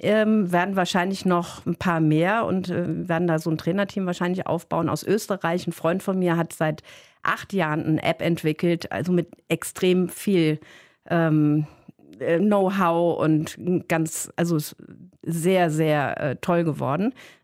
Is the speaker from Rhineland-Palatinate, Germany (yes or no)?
yes; Mainz, Rhineland-Palatinate, Germany; Ich habe aber selber auch in meiner Heimat Mainz habe ich auch ganz, ganz viele Friseure.